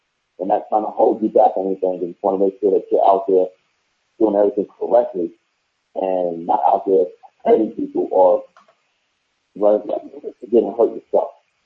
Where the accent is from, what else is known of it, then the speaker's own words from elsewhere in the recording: New York City, New York, United States; growing up in Brooklyn and the projects of Brownsville, where it's not the best of everything